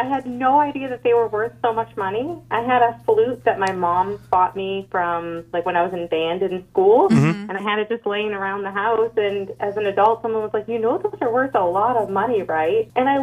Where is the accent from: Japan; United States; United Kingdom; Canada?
Japan; Saga; From Saga.